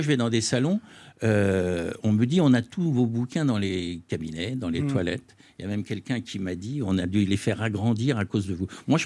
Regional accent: Lyon, Auvergne-Rhône-Alpes, France; also born or lived in United States; Donc, j'ai quitté la bourgeoisie lyonnaise pour devenir un petit éditeur.

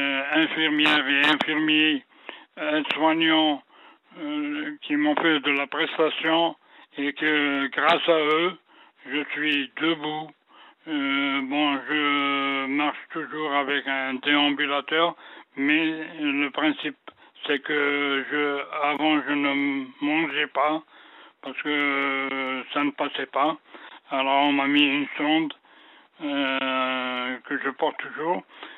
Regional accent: Algeria; Nous sommes originaires d'Algérie.

